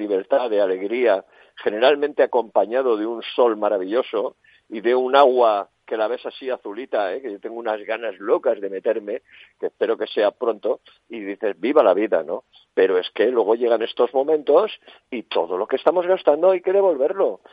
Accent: Spain; Yo soy tan español como usted y aquí en mi barrio hay varias así.

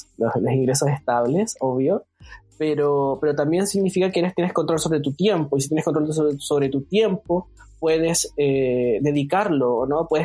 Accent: Punta Arenas, Magallanes, Chile; now in Santiago, Chile; cuando era chico, estaba, bueno, yo soy de Punta Arenas, entonces como que igual uno vivía encerrado porque afuera hacía frío

